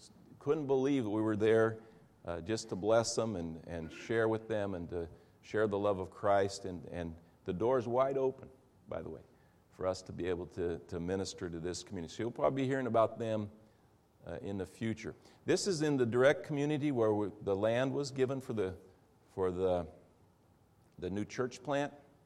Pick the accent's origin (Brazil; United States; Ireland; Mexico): Brazil; I grew up in Brazil, as I mentioned today